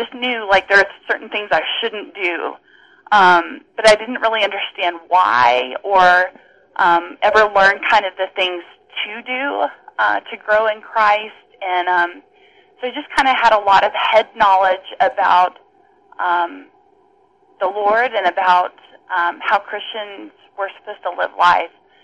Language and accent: English; Texas, United States; Well, I grew up in the church. I am from Texas originally, and my parents were very involved in our church growing up.